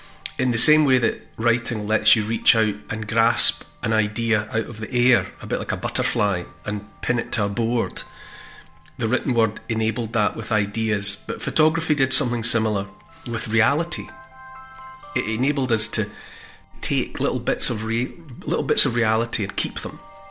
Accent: Dumfries, Scotland, United Kingdom; When I grew up in Dumfries, and there was a camera obscura in Dumfries

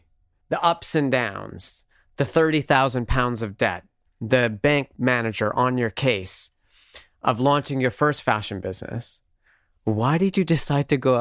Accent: Canada; as someone growing up in Canada at the time

